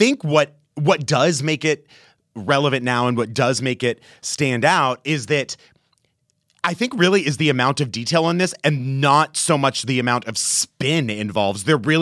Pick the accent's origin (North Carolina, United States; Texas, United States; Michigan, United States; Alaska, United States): Texas, United States; I grew up in Texas.